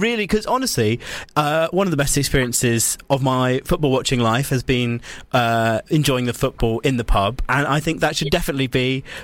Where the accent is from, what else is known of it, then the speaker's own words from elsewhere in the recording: South West England, United Kingdom; I come from the West Country. There's not a lot of, openly gay people are walking around the West Country as they are in London.